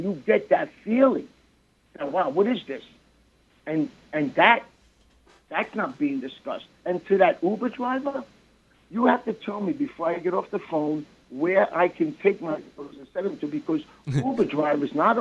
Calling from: Brooklyn, New York, United States; from Brooklyn.

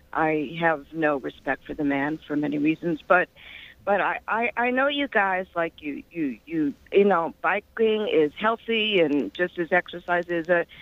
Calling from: Brooklyn, New York, United States; Good morning, everybody. I'm in Brooklyn.

